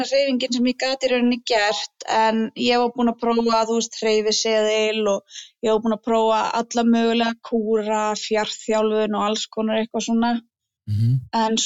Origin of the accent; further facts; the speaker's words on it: Garðabær, Capital Region, Iceland; also born or lived in Westfjords; now in Kópavogur, Iceland; Nei, ég ólst upp frá 8 í Garðabæ, en áður en við fluttum í Garðabæ þá ólst ég upp á Vestfjörðum.